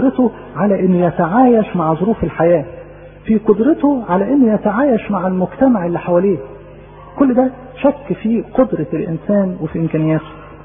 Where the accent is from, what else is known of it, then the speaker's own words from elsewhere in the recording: Egypt; يعني احنا كايه كمصريين يعني في الحتة دي شطار قوي